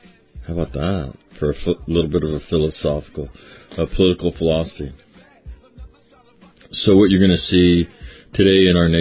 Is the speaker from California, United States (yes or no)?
yes; Sacramento, California, United States; So I was watching yesterday, my hometown. I was talking about it yesterday, and that was the whole police event up in Sacramento